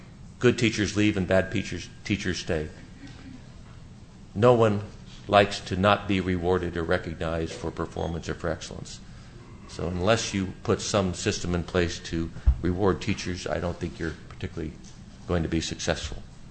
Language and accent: English; Phoenix, Arizona, United States; you know, I'm reminded in my hometown, which is the Phoenix area, I recently went to a middle school, which is called Basis.